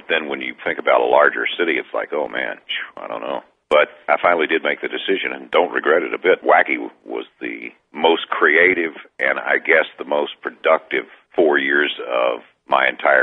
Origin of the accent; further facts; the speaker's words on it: Louisville, Kentucky, United States; also born or lived in Paducah; I decided to leave Paducah and come and do all nights for him in Louisville, which was my hometown. This is where I was born anyway.